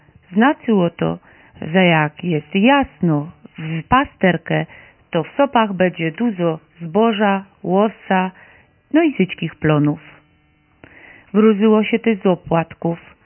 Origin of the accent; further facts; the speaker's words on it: Lesser Poland, Poland; U nas na Podhalu chłopcy jeździli na podłazy.